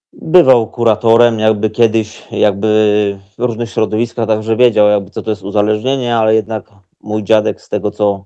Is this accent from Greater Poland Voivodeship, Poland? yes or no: yes; Ostrów Wielkopolski, Greater Poland Voivodeship, Poland; moved away as an adult; now in Toruń, Poland; ja pochodzę z Ostrowa Wielkopolskiego, jest to miasto w Wielkopolsce. Tam się wychowałem, mieszkałem całe 38 lat. Od ponad 2 lat, od około 2,5 roku mieszkam w innym mieście, a jest nim Toruń.